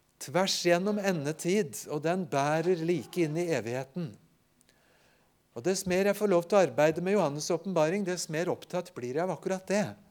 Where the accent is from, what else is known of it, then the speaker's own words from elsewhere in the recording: Japan; now in Norway; Ellers ble jeg født i Japan som misjonærbarn og har mye av oppveksten min